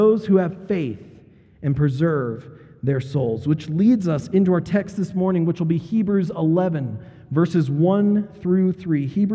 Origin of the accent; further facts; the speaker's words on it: Boulder, Colorado, United States; I grew up in Boulder, so I know all about that, People's Republic of Boulder.